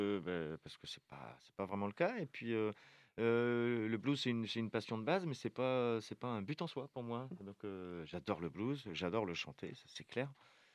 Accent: France; born there; je suis né en France, en fait, et puis ma mère a beaucoup voyagé, voilà, j'ai passé quasiment 10 ans sur les routes, quoi.

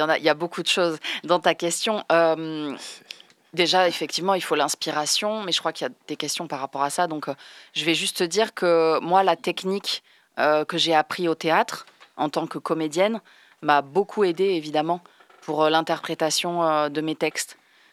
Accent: Barcelona, Catalonia, Spain; French is a second language; Non, je parle italien aussi, mais non, je suis d'origine catalane. Je suis de Barcelone.

